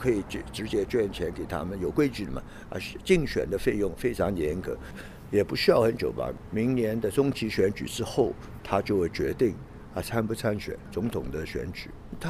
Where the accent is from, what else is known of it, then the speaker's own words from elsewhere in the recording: Hong Kong; moved away as an adult; now in United States; 你好你好，我是香港人，过来了美国大概一年半吧